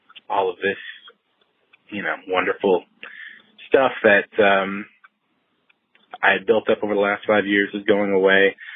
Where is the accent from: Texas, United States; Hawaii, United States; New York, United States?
Texas, United States; Dallas; I am from Dallas, Texas.